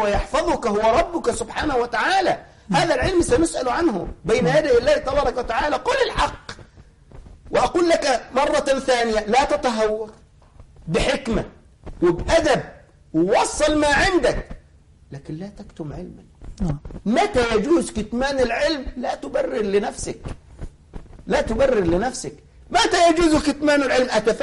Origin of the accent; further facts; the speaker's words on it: Egypt; عندنا في مصر خايفين من تسريب الامتحانات للثانوية العامة صح ولا لا؟